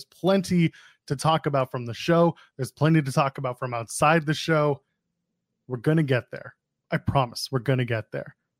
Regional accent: Canada; Yes, I'm Canadian.

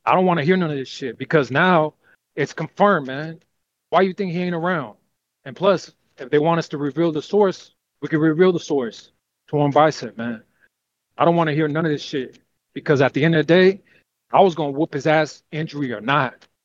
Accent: California, United States; I'm from California. You know what I'm saying?

